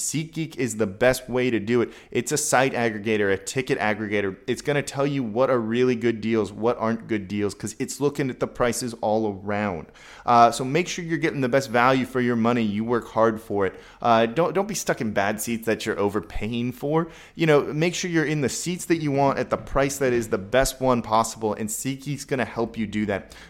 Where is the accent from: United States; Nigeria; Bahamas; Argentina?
United States; Los Angeles, California; I'm originally from Los Angeles.